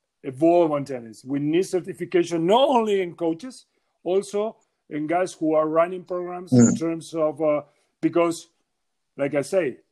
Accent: Mar del Plata, Buenos Aires Province, Argentina; born there; English is a second language; I was born in Argentina, in Mar del Plata. Mar del Plata is a coast Atlantic town, city.

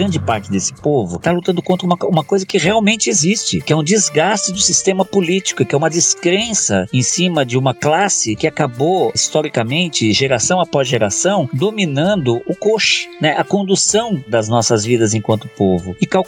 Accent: Brazil; Ou seja, nós como brasileiros, enquanto povo, no nosso DNA tá uma transferência de colonizadores, né?

